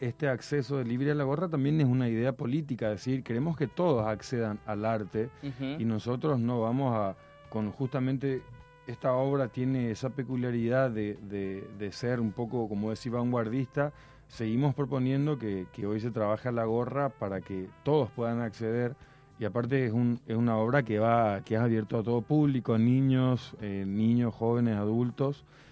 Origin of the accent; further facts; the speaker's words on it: Paraguay; now in Córdoba, Argentina; yo, por ejemplo, me vine de Paraguay a Córdoba diciendo, voy a seguir aprendiendo, voy a formarme.